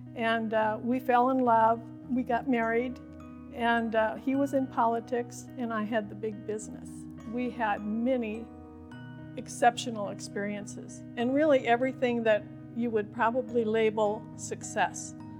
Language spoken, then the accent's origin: English; Midwest, United States; Well, I grew up in the Midwest. I refer to it as Little House on the Prairie.